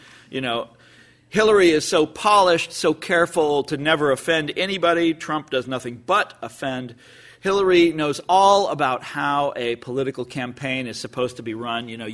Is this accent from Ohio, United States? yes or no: no; Kansas, United States; And he's going to win my home state of Kansas, you know, the most moral place in America, probably the most moral place on earth.